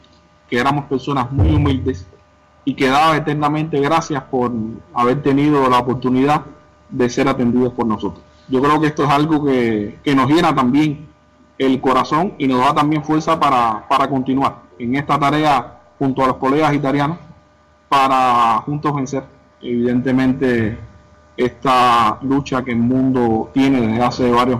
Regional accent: Cuba; Es que nosotros como cubanos tenemos una experiencia, yo creo que muy grande, de la colaboración

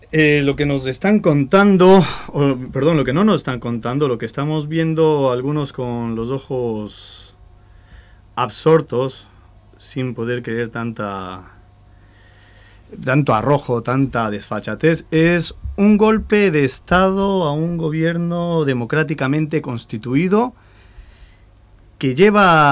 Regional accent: Ecuador; Yo soy ecuatoriano

